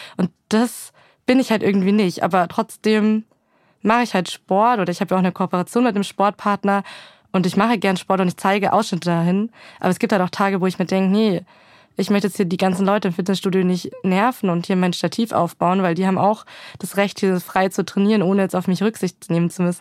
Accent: Pegnitz, Bavaria, Germany; es ist eine sehr kleine Stadt. Ich hoffe, die Leute sind da jetzt nicht diskriminiert, aber es ist eine Stadt, die heißt Pegnitz.

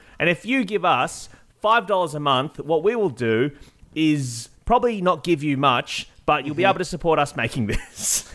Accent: Illawong, New South Wales, Australia; I've just found out about a castle in my hometown of Illawong.

